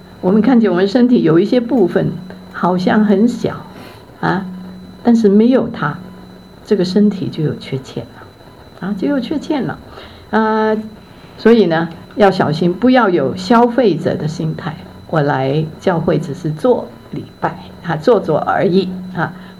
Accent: Hong Kong; Chinese is a second language; 我本来不是讲国语的，普通话的，我是香港长大的。你觉得我的国语还可以吗？

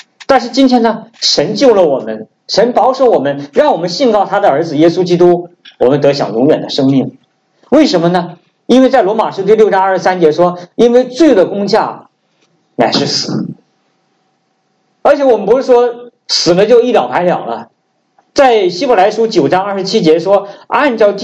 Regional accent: Northeast China, China; 因为我们东北人讲话呢，就我在家里面跟我家人也是这样讲，我就不知道我讲的话跟普通话是什么样的差距，然后我就没有那个方言的那种概念

